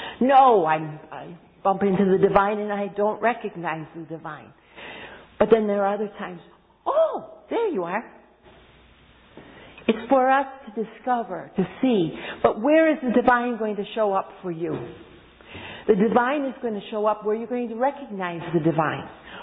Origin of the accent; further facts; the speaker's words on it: England, United Kingdom; moved away; I grew up in England, so sunshine.